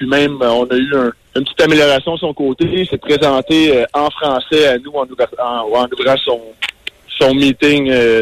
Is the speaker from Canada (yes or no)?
yes; Quebec, Canada; Puis en tant que Québécois aussi